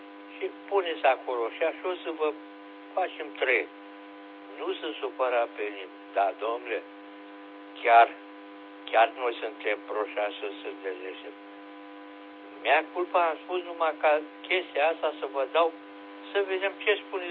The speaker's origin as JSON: {"language": "Romanian", "country": "Romania", "said": "Știu că e frică și noi românii stăm în carapace"}